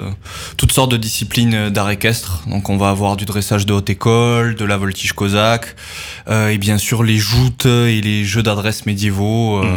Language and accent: French; Occitanie, France; Moi, j'ai grandi en Aveyron